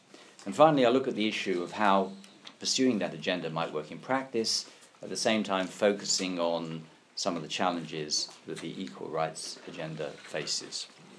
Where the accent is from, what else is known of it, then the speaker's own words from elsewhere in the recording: England, United Kingdom; I'm going on to Baltimore in a couple of days' time, back to England.